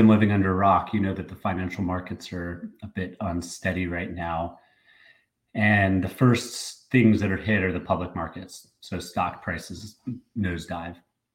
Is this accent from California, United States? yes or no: no; Atlanta, Georgia, United States; My hometown.